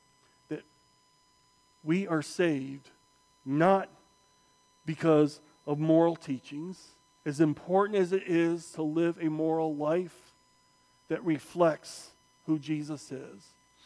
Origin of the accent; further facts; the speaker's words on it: Arkansas, United States; born there; I said, well, I was born in Arkansas, too.